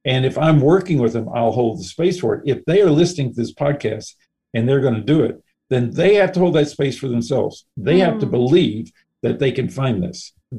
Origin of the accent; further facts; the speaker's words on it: United States; You know, it's not that you're Indian and I'm American